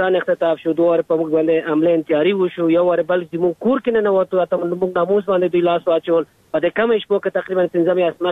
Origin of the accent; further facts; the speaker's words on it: Afghanistan; زه د افغانستان سیک یم